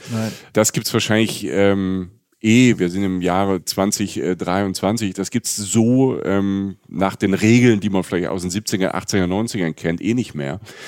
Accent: Rhineland-Palatinate, Germany; Wir waren sehr viel in Frankreich, ich komme aus der Pfalz und dann, da ist man nach Frankreich gefahren

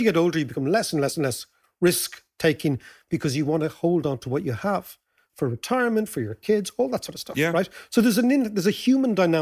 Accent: Ireland; As Europeans, we have to figure out that Germany's changing. As Irish people, interestingly

